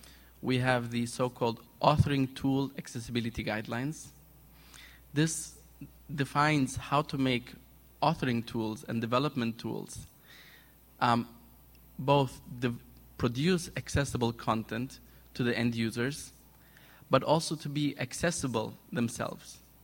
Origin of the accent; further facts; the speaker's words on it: Egypt; lately in Egypt, my home country, we're seeing e-government developments